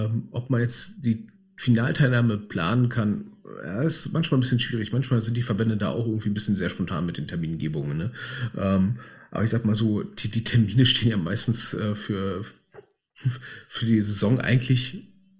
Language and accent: German; Berlin, Germany; Wir sind ja Berliner, wir sind ganz gut im Meckern.